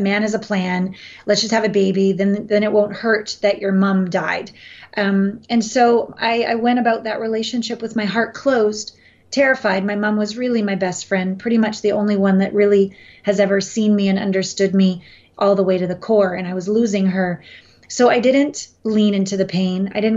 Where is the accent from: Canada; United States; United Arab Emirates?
Canada; moved away as an adult; I'm from Canada, and I first left when I was 19 on my Uncle Phil's 18-wheeler semi over the border and down to LA to make it in Hollywood.